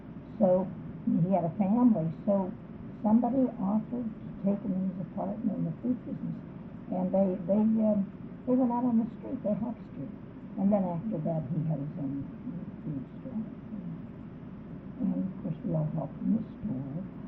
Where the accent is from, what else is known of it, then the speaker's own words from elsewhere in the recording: Ambridge, Pennsylvania, United States; also born or lived in Pittsburgh; I was born July 16th, 1913, and I was born in Pittsburgh. Because we lived in Pittsburgh before we moved down. I was 2 when we moved to Ambridge.